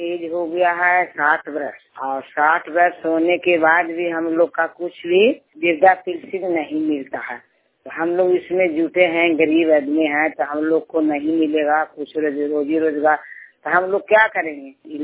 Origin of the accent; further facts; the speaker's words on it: Harnaut, Bihar, India; मैं हरनौत प्रखंड है, नालंदा जिला के रहने वाली हूँ।